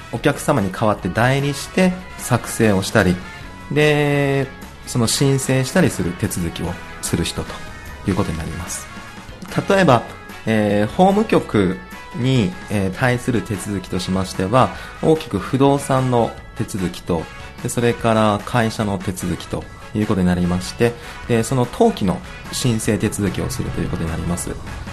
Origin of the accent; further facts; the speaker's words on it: Nagasaki, Japan; 九州の長崎になります。